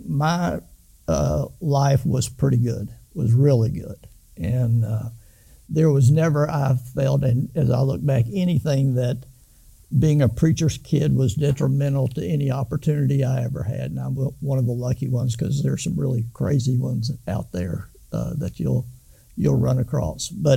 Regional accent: Denton, Texas, United States; As I mentioned, Brenda and I grew up in Denton, and I met Brenda at North Texas State University there, which is now called UNT.

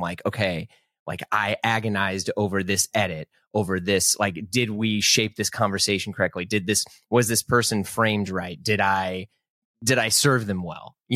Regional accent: St. Louis, Missouri, United States; also born or lived in New York; No, I am from St. Louis.

